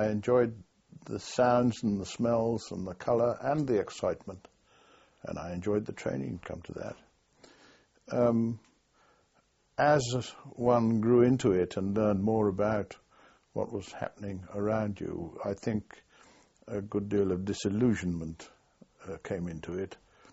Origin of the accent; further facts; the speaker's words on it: Birmingham, West Midlands, United Kingdom; I was born in Birmingham.